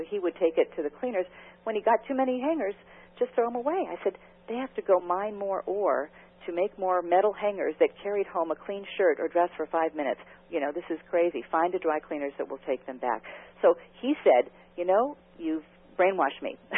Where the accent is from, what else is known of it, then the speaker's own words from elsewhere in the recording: California, United States; as many droughts as I had growing up in California